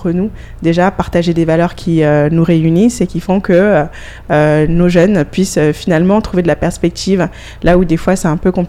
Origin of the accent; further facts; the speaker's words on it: Saint-Laurent-du-Maroni, French Guiana; moved away as an adult; je suis originaire de Saint-Laurent-du-Maroni, où j'ai grandi, et j'ai fait mes études supérieures en métropole.